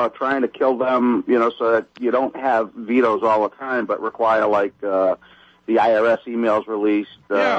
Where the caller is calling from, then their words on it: New Jersey, United States; Hey, Dave … from Jersey.